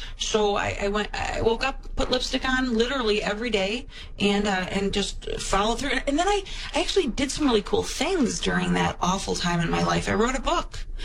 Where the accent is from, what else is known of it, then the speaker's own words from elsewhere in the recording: Oak Park, Illinois, United States; I'm from Oak Park, so we have to, like, shout out to everybody.